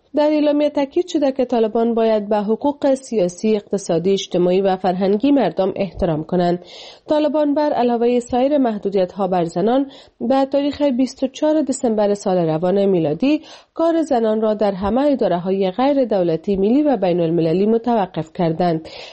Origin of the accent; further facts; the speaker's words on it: Afghanistan; now in Pakistan; ما از افغانستان و پاکستان مهاجرت کردیم به خاطر اینکه بتونیم به درس و تعلیم اینا دسترسی داشته باشیم